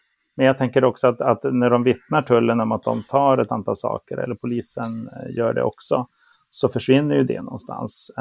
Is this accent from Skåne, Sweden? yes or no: no; Luleå, Norrbotten County, Sweden; så jag är ju uppväxt i Luleå med en ensamstående mamma, låg utbildning, låg inkomst.